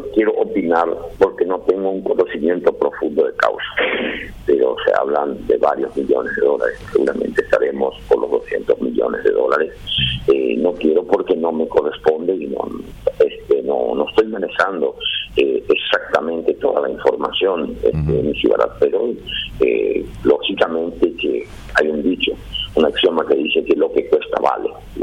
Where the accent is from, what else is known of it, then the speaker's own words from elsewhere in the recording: Paraguay; como paraguayos, como ciudadanos, como compatriotas